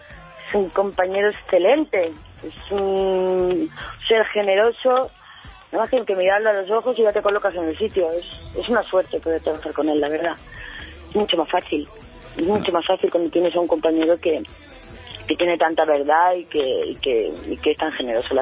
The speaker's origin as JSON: {"language": "Spanish", "region": "Andalusia", "country": "Spain", "lives_now": "Madrid, Spain", "said": "Porque yo vengo del sur, yo vengo de Andalucía"}